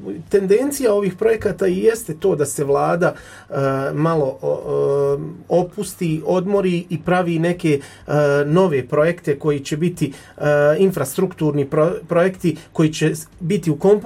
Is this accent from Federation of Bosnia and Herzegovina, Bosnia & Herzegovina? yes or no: no; Brčko District, Bosnia & Herzegovina; u Hrvatskoj, u Srbiji i kod nas u Bosni i Hercegovini.